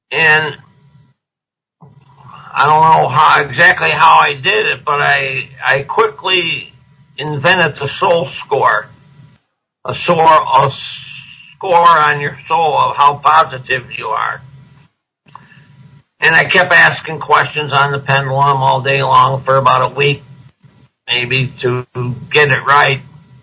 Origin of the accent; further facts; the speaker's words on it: Michigan, United States; now in Long Beach, United States; Well, I live in the United States in Long Beach, California. I grew up in Michigan.